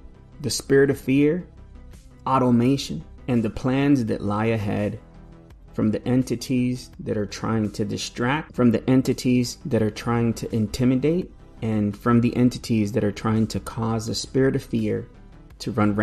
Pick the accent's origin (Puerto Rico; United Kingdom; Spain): Puerto Rico; born there; I was born in Puerto Rico.